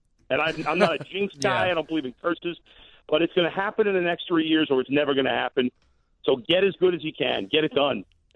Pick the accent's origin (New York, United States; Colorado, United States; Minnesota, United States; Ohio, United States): New York, United States; obviously I didn't grow up in Chicago. I grew up in New York as a Cubs fan because my dad was.